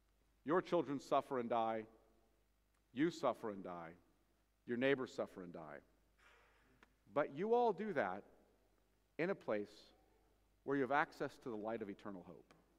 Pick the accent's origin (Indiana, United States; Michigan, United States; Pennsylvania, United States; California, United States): California, United States; Now, as a Californian, seeing all the churches I saw coming in here